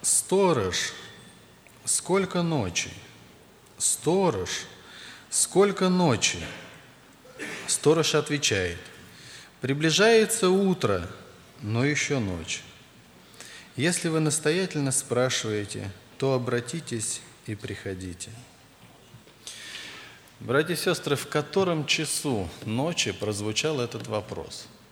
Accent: Ryazan, Ryazan Oblast, Russia; Я из Рязани … Церковь доверила пресвитерское служение. Мне 40 лет, у меня 9 детей.

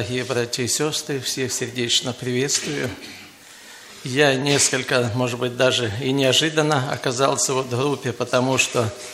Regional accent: Vorkuta, Komi Republic, Russia; я из Воркуты. И проживаю там уже больше 40 лет.

